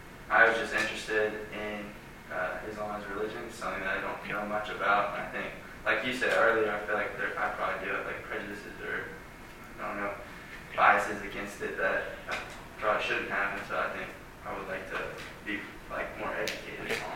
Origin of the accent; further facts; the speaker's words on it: Atlanta, Georgia, United States; I'm from Atlanta, or north of Atlanta, not super close to the city.